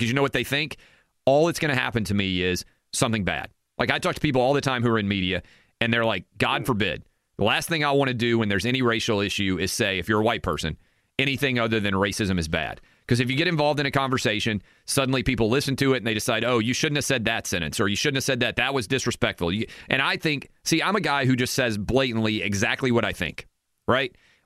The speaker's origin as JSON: {"language": "English", "region": "Tennessee", "country": "United States", "said": "You think it's white because I'm white and from Tennessee?"}